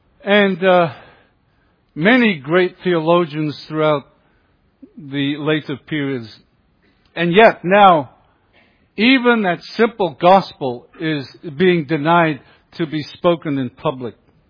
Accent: United Kingdom; You can tell a little by my accent that I'm from the UK.

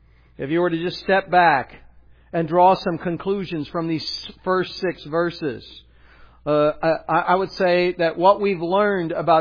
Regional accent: Ohio, United States; So I'm from Ohio. One of the things I had to get used to living in Southern California

